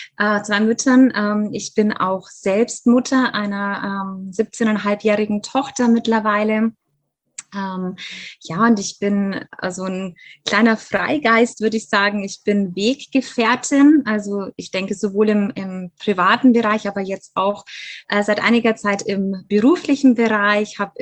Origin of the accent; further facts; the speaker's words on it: Germany; Und ja, ich lebe in Bayern. Ich bin in Deutschland auch aufgewachsen, bin aber tatsächlich Halbamerikanerin. Also das heißt, ich bin deutsch-amerikanische Adoptierte.